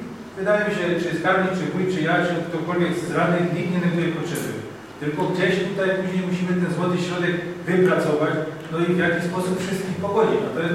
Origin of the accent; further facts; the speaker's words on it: Łubowice, Silesian Voivodeship, Poland; jesteśmy z różnych miejscowości. Ja jestem z Łubowic.